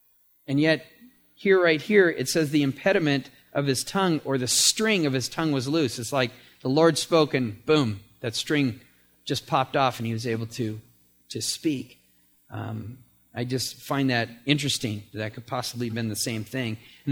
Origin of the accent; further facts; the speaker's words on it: England, United Kingdom; It's Aramaic. I'm English. I'm excused.